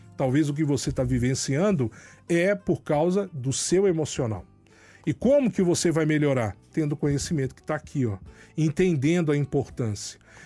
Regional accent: Juiz de Fora, Minas Gerais, Brazil; Lá na minha cidade, lá em Juiz de Fora, eu só conheço uma banca. E Juiz de Fora é a quinta maior cidade do estado de Minas.

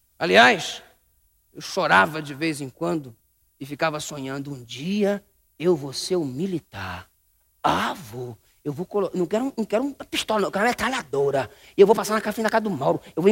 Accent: Rio de Janeiro, Brazil; eu cresci lá em Jardim Paraíso, Baixada Fluminense, Rio de Janeiro.

